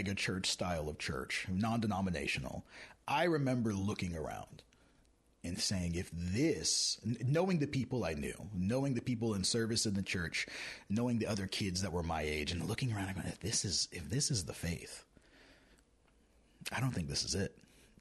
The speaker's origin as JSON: {"language": "English", "region": "Indiana", "country": "United States", "tie": "born or raised there", "said": "I was born and raised in Indiana."}